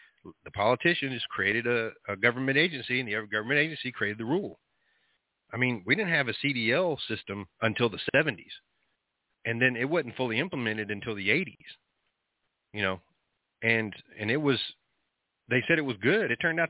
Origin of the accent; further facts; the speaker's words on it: Texas, United States; Now, I'm from Texas, and I'm I'm kind of familiar with how Ted Cruz operates and all that.